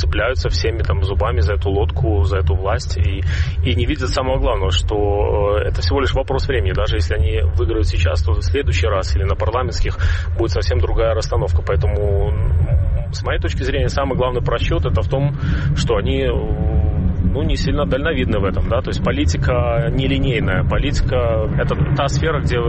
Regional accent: Belarus; now in Washington, United States; никак не могу быть российским, потому что по гражданству я белорус.

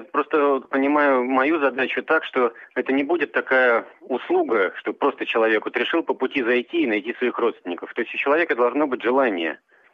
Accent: Tomsk, Tomsk Oblast, Russia; now in Saint Petersburg, Russia; тем более, что я сам из Томска, переехал в Питер.

